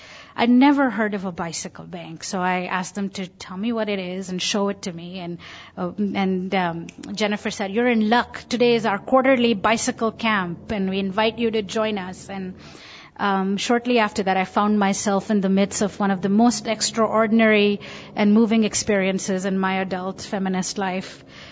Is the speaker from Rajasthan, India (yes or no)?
yes; Rajasthan, India; English is a second language; So let me take you back to my home state of Rajasthan. This is the place most deeply rooted in my history and my own growth as a person.